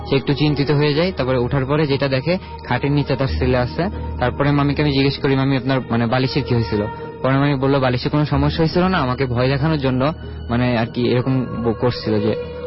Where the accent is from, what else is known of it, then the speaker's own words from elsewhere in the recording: Dhaka, Dhaka Division, Bangladesh; আমি মিরপুর এক থেকে আসছি।